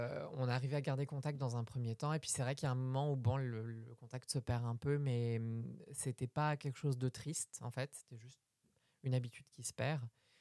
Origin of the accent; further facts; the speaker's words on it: Châlons-en-Champagne, Grand Est, France; born there; je suis née dans l'Est, mais sans que ce soit du tout les origines de ma famille ou quoi. Vraiment, je suis née dans une caserne qui s'appelle Châlons-en-Champagne.